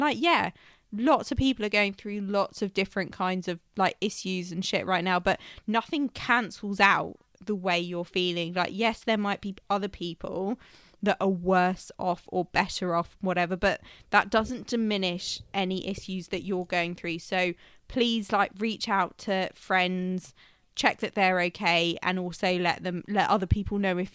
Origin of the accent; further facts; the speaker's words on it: United Kingdom; Me and G, we're both British.